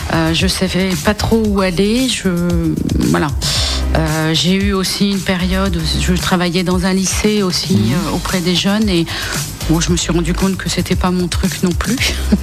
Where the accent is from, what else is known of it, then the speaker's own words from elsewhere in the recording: Île-de-France, France; Région parisienne, Val d'Oise.